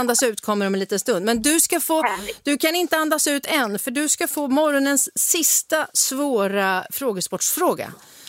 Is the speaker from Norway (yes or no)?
no; Örebro, Örebro County, Sweden; born there; Jo, jag är född i Örebro.